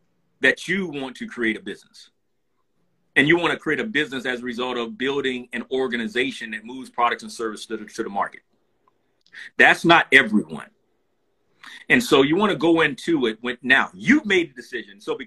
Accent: the South, United States; I grew up in the South hearing that if it don't smell like bleach, it's not clean.

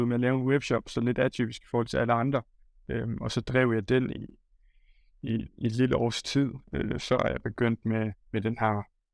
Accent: Aabenraa, Region of Southern Denmark, Denmark; Jeg er 23 år gammel, og jeg kommer ned fra Sønderjylland, fra Aabenraa af.

